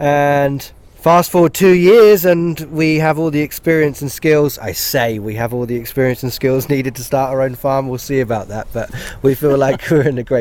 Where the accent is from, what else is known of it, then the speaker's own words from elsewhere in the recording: London, United Kingdom; moved away as an adult; now in United States; Yeah, I grew up in and around London.